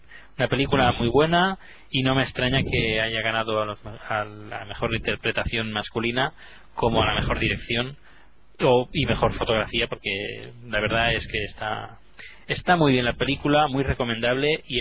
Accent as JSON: {"language": "Spanish", "town": "Terrassa", "region": "Catalonia", "country": "Spain", "tie": "born or raised there", "said": "en Tarrasa, ciudad de donde yo soy natal"}